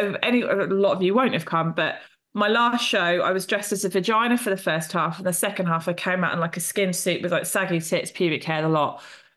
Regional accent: Portsmouth, South East England, United Kingdom; Yeah, so on my hometown one, my Portsmouth one, I'm doing it exactly a year to the day that I did it.

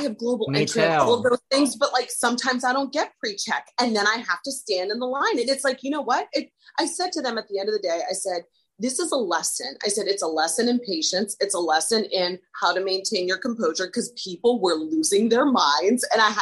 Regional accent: Midwest, United States; now in New York, United States; I was born and raised in the Midwest, which like those are my roots. But I am a New Yorker.

